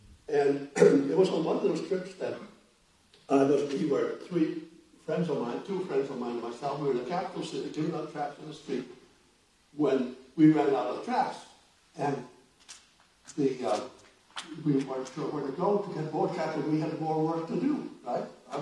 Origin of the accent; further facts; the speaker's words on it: Faroe Islands; I grew up in the Brethren Assembly. In the Faroe Islands, there are 55,000 people. There are 30 assemblies on these islands. Some of them are small because the towns are small. And a couple of them are larger. I come from a town of about 5,500 people today, or so.